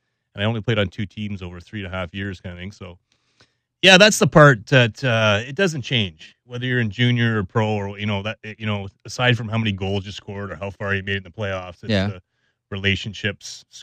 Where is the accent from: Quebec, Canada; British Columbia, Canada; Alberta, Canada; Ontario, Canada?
Ontario, Canada; Blenheim; I played B hockey in my hometown of Blenheim until I was a major Bantam.